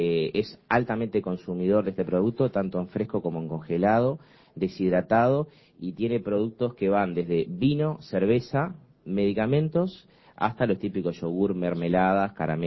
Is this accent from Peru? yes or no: no; Uruguay; Como buenos uruguayos, hicimos dos gremiales para después juntarlas